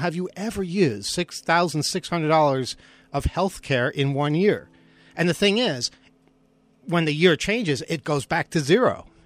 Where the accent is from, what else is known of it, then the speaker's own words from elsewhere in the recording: Washington, United States; So in our particular case, here we are in this hospital, and you know, we're from the States.